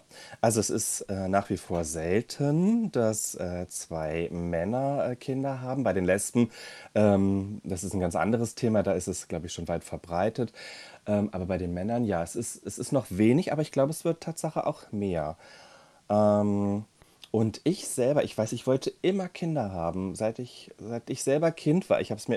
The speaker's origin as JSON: {"language": "German", "region": "Hesse", "country": "Germany", "said": "ich komme aus Deutschland, das ist so die Richtung Frankfurt"}